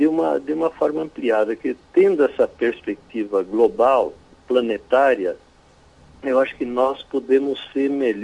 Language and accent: Portuguese; Caxias do Sul, Rio Grande do Sul, Brazil; dar nossa contribuição como caxienses, como gaúchos, como brasileiros, no contexto mundial e internacional